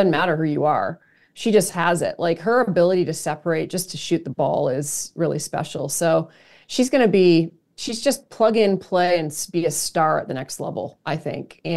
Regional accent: Canada; also born or lived in Oklahoma / District of Columbia, United States / Florida / California; now in Chicago, United States; I'm originally from Canada. I went to Oklahoma, I went to DC, then down to Florida and over to LA and California. And I ultimately came back to Chicago.

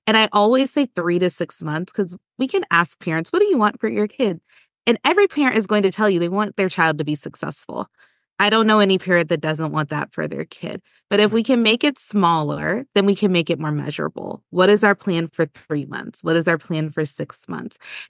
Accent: Charlotte, North Carolina, United States; I grew up in Charlotte, this is home

